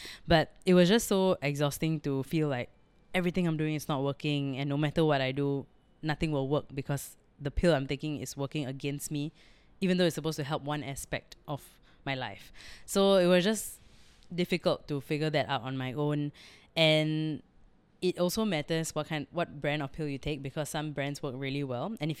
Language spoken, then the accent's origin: English; Singapore; as a Singaporean